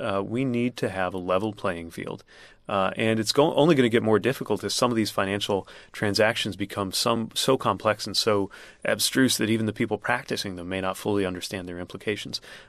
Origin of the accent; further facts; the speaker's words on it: Indiana, United States; Yeah, I grew up in Indiana and I'm gay.